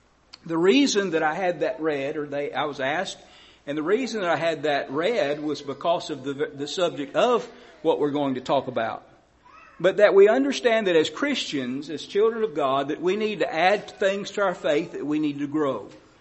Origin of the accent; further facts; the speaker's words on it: Texas, United States; I'm from Southeast Texas and grew up in that area